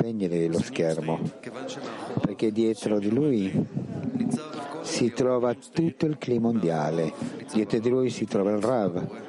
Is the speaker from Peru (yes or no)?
yes; Moyobamba, San Martín, Peru; Italian is a second language; vengo da un paese che sta all'altra punta del mondo. Vengo dal Perù. Grazie. E dal Perù vengo di una città